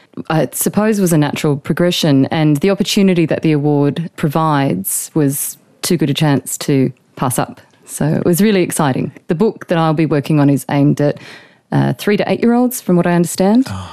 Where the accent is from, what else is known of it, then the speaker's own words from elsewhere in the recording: Sydney, New South Wales, Australia; I grew up in Sydney, and then we relocated to the Blue Mountains.